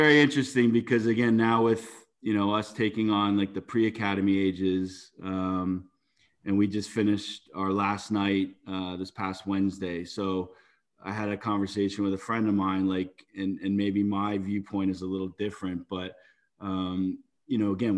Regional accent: Fort Lauderdale, Florida, United States; growing up in Fort Lauderdale, watching the Strikers as a kid

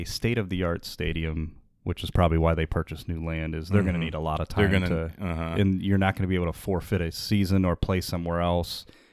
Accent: Cleveland, Ohio, United States; because, you know, we're from Cleveland, football is meant to be played outside.

